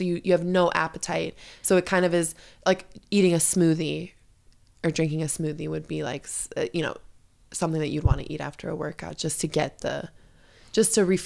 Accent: Chicago, Illinois, United States; moved away; Well, I'm from Chicago.

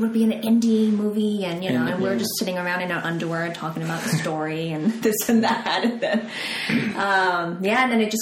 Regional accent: Australia; moved away as an adult; also born or lived in Korea; now in United States; I'm not from here. I was born in Korea. I grew up in Australia. And then I came here about like 7-8 years ago for grad school.

